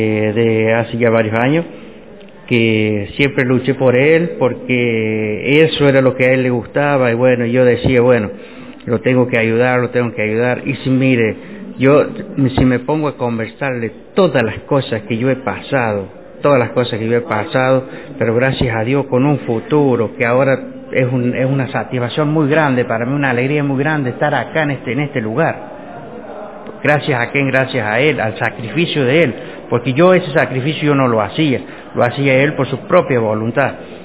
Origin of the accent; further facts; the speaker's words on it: Quines, San Luis, Argentina; representando San Luis, representando Quines, y para mí es un orgullo tremendo que venga de mi pueblo, de un pueblo tan chico